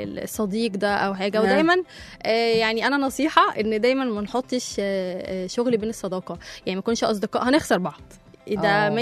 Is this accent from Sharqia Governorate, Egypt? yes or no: yes; Zagazig, Sharqia Governorate, Egypt; انا اصلا من الزقازيق.